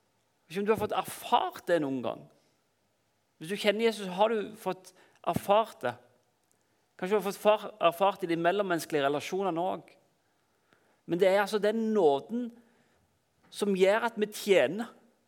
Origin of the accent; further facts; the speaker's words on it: Klepp, Rogaland, Norway; now in Oslo, Norway; Jeg er 32 år. Jeg kommer fra Klepp på Jæren, og så har jeg bodd i Oslo de siste 12 årene.